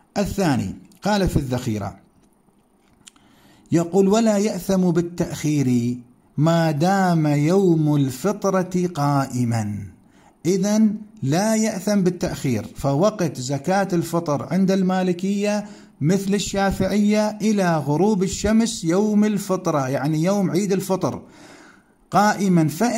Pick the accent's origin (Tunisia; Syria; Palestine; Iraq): Iraq; الحقيقة عندنا في العراق، أخص بذلك بغداد، أطراف بغداد إلى الموصل